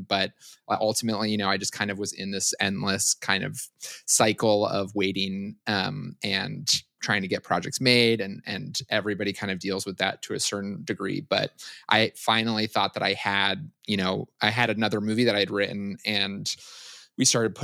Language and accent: English; Los Angeles, California, United States; Yeah, I grew up in Los Angeles, and I kind of, you know, knew from a very young age that I wanted to make movies